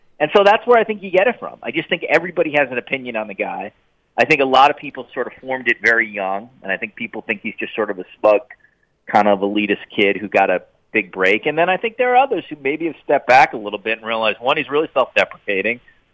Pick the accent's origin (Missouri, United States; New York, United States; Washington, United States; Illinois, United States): New York, United States; I grew up in New York. Trust me when I can tell you I know smug.